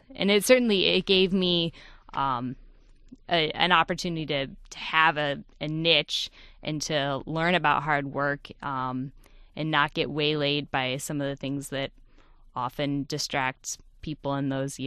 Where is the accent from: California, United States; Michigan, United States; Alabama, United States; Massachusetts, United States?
Michigan, United States; St. Joseph; also born or lived in Chicago; Well, I was born in Chicago, Illinois, but shortly after, when I was about 2 1/2, moved to St. Joseph, Michigan